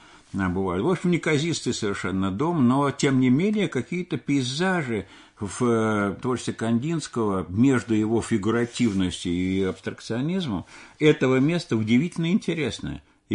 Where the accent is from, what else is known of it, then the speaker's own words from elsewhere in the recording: Moscow, Russia; Я уроженец тоже исторической Москвы.